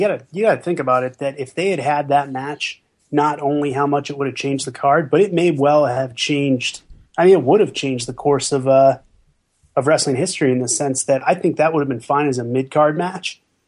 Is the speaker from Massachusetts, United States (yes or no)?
yes; Boston, Massachusetts, United States; because I am from Boston, Massachusetts, and this makes no sense, but I love the Texas Tornado.